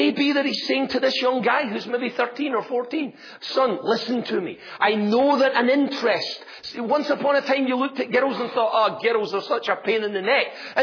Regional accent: United Kingdom; I'm going to go to BBC, which, you know, as a Brit, I think is a credible news outlet.

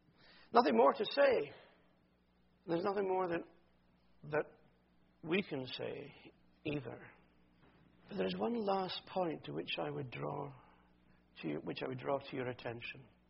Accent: Edinburgh, Scotland, United Kingdom; born there; A Scot of the Scots. I was born in Edinburgh. Not every Scot can say that, you know.

